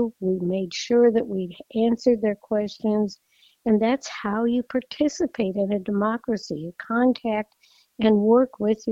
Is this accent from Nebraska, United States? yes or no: yes; Nebraska, United States; born or raised there